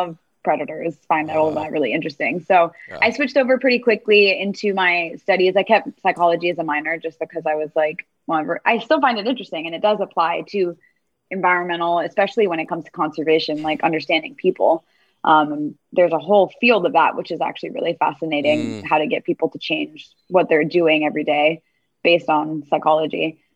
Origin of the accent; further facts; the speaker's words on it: Miami, Florida, United States; I'm from Miami originally, so Miami, Florida. So I was really lucky and I grew up near the ocean.